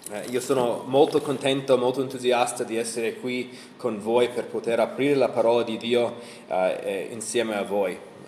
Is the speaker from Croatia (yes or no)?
no; Los Angeles, California, United States; Come ho già detto, io sono cresciuto a Los Angeles.